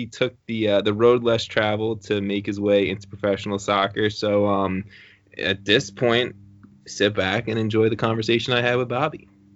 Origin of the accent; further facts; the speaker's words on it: New York, United States; I started with it in the introduction because I'm a New Yorker.